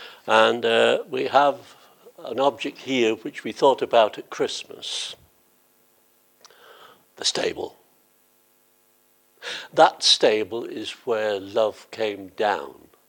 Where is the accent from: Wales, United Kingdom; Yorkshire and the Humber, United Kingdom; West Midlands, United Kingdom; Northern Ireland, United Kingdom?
Wales, United Kingdom; that was only after the rugby yesterday as a Welshman.